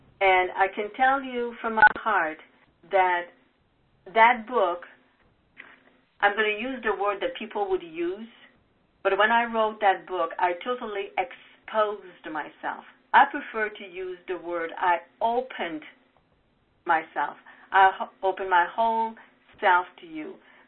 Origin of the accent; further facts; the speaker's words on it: Montreal, Quebec, Canada; English is a second language; I come from Montreal, Quebec. And as a good Quebecer, you know, the Christmas holidays was partying, dancing